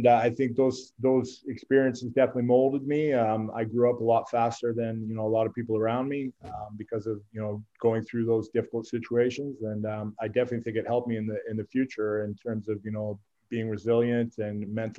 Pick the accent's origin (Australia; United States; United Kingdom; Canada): Canada; Squamish, British Columbia; also born or lived in Winnipeg; I was only in Winnipeg for a couple of weeks after I was born and my parents moved out west. Growing up in Squamish back in the 80s, it was very different to what it is now.